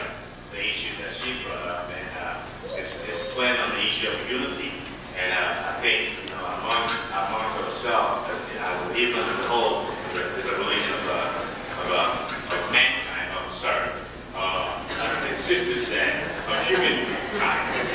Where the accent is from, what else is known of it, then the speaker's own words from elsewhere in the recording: Nigeria; I'm from Nigeria